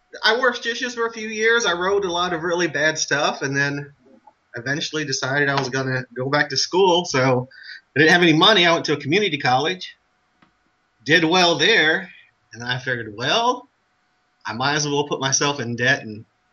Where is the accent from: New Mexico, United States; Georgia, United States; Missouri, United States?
Missouri, United States; Leadwood; And I don't hate Leadwood. I mean, it's my hometown, but it's poison.